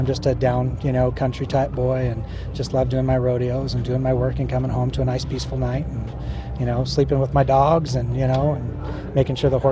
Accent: Wyoming, United States; also born or lived in Montana; living in Montana at the time and growing up in Wyoming

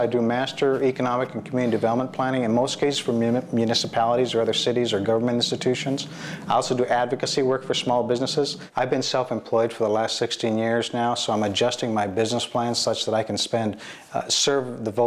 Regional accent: Mexico; also born or lived in Latin America; now in United States; I was raised principally in Mexico and Latin America. My folks were Presbyterian ministries, missionaries. Came to the United States in 1970.

